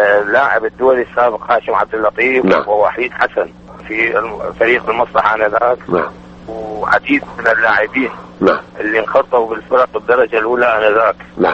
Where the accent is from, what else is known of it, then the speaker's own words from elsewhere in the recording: Baghdad, Baghdad Governorate, Iraq; أنا من مواليد بغداد، جانب الكرخ، محلة جامع عطا، سوق حمادة، 1945 1945.